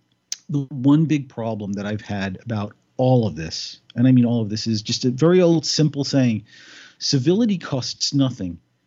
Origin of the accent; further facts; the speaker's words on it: Staten Island, New York, United States; he's from right here in Staten Island, from where I'm from. We're both from Eltingville.